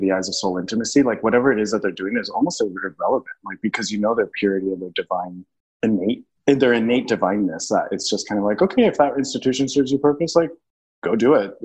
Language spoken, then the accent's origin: English; El Paso, Texas, United States; Well, so El Paso is a really interesting place because it's right on the border with Mexico